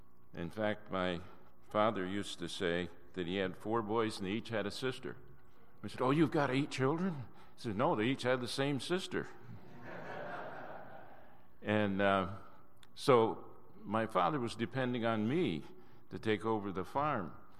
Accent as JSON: {"language": "English", "region": "Pennsylvania", "country": "United States", "tie": "born or raised there", "said": "I'm a farm boy from Pennsylvania. I grew up in Tioga County, Pennsylvania, and behind our house on a hill, I could look into New York State."}